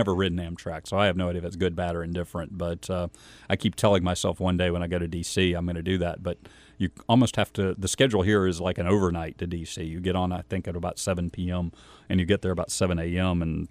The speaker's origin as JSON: {"language": "English", "region": "Georgia", "country": "United States", "tie": "born or raised there", "moved": "as an adult", "said": "I grew up in Fayette County, and I watched the county grow from 12,000 people to 110, I think, before I left about 5 years ago."}